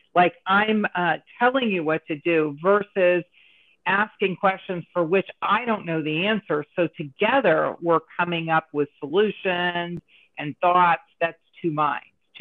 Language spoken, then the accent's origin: English; Dayton, Ohio, United States; moved away; Dayton, Ohio.